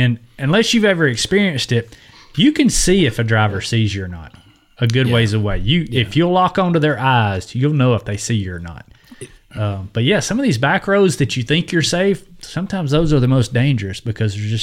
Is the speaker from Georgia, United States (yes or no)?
yes; Georgia, United States; I am from Georgia. And I thought I knew them all.